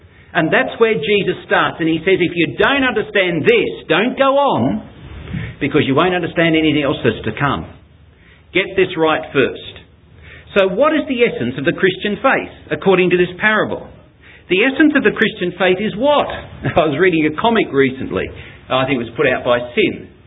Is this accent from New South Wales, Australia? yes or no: yes; Sydney, New South Wales, Australia; I was born and bred in Sydney.